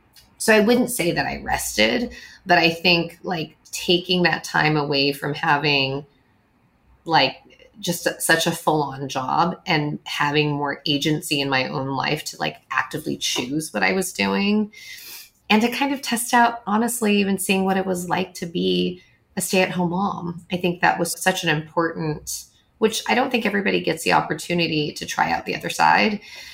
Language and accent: English; California, United States; also born or lived in Midwest; My parents immigrated from Taiwan. I was born in the Midwest and then grew up mostly in California.